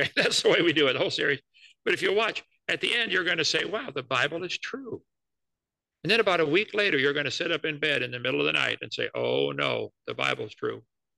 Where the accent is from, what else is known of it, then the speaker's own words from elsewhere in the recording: East Peoria, Illinois, United States; Well, when I was 16 years old, I was raised in East Peoria, Illinois, not too far from you there in Ohio.